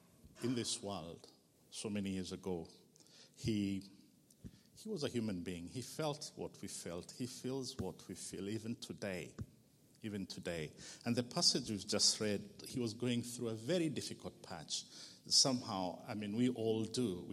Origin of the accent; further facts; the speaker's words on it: Rwanda; I'm from Rwanda. I've been here for the last 2 days